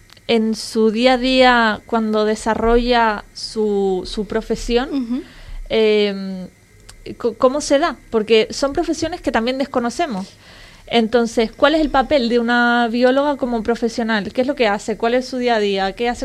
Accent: Canary Islands, Spain; Esos conocimientos que deberíamos tener como canarios y canarias, como majoreras, pero que todavía pues no tenemos.

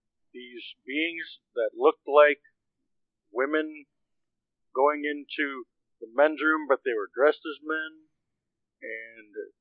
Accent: Wheaton, Illinois, United States; Well, I mean, I'm from Wheaton, Illinois.

